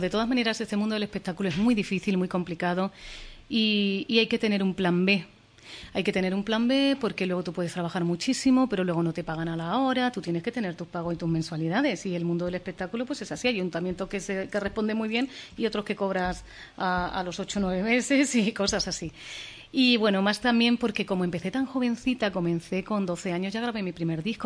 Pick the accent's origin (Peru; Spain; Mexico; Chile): Spain; Alcalá de Henares, Community of Madrid; born there; No, yo nací en Alcalá. Bueno, en Madrid porque no había hospital en Alcalá